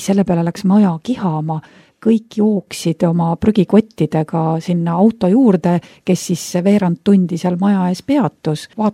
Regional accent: Mulgimaa, Estonia; mina olen kasvanud Mulgimaal täiesti nii-öelda teises Eesti otsas

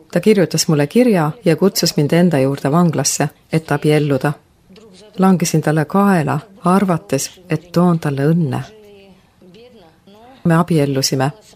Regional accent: Leningrad Oblast, Russia; moved away as an adult; Sündisin Leningradi oblastis Eesti piiri lähedal ja elasin seal kuni 30. eluaastani. Sündisin lihtsas töölisperes, kus jumalasse ei usutud.

